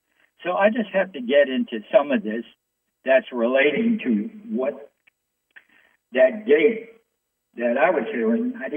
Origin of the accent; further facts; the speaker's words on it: New York City, New York, United States; the one that was going on in New York City, my hometown